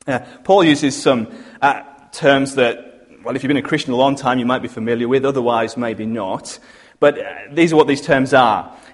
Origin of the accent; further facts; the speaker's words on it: North West England, United Kingdom; I grew up in Allerdale, up on the west coast